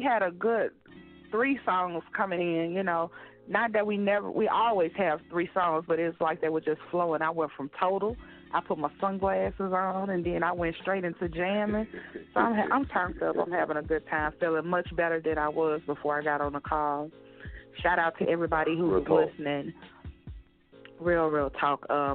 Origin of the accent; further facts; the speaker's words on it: Cleveland, Mississippi, United States; shout out to everybody in my hometown, Cleveland, Mississippi, that turned up the class of 1999